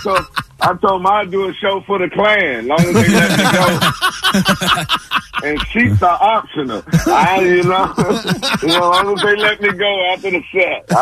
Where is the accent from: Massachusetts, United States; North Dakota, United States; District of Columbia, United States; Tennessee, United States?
District of Columbia, United States; Washington; I'm from Washington, D.C.